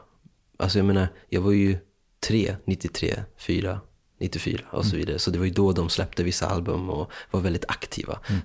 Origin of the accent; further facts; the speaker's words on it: Stockholm, Stockholm County, Sweden; Vi är från Vasastan, från gamla Vasastan.